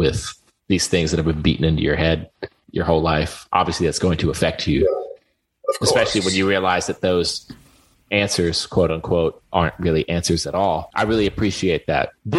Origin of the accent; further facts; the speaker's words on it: the South, United States; as someone who grew up in the South